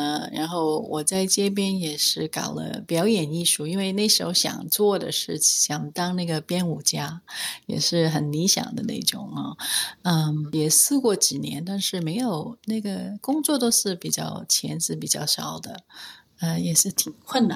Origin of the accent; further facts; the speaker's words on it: Hong Kong; now in Australia; 我是1992年到澳洲来的，我是从香港来的，27年了。